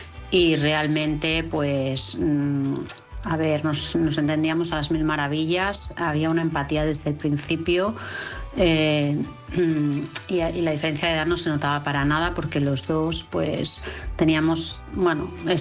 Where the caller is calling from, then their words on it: Vilassar de Mar, Catalonia, Spain; de Vilassar de Mar, de Barcelona.